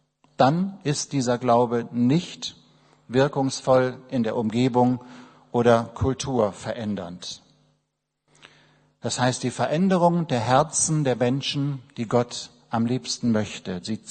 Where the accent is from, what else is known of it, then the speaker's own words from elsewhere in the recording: Berlin, Germany; Das gilt für Berlin, auch wenn wir uns manchmal ein bisschen sperren als Berliner.